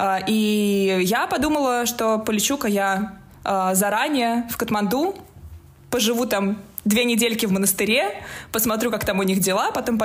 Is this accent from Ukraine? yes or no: no; Russia; я турист из России